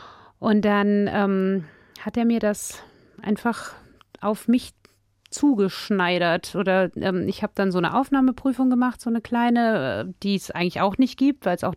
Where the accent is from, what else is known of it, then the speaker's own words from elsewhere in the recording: Erlangen, Bavaria, Germany; also born or lived in Munich; so wie ich in München geboren bin und in Erlangen aufgewachsen bin.